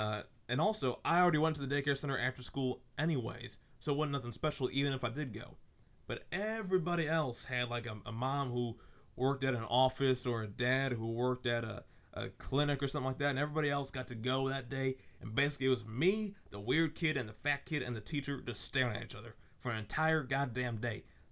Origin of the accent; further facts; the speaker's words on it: Buffalo, New York, United States; accent: southern redneck twang; I have a little bit of a southern redneck twang, and I'm from Buffalo.